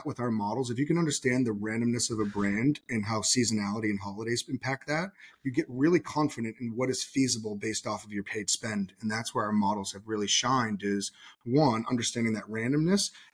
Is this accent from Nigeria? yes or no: no; Portland, Maine, United States; I'm going to always go to my hometown, Portland, Maine.